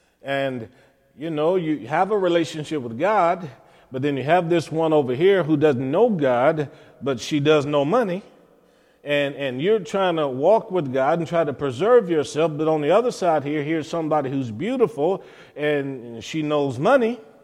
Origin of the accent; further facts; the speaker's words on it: Cleveland, Ohio, United States; growing up in Cleveland, Ohio, my grandmother, who came out of the South, all of our Bibles had pictures of Jesus in it.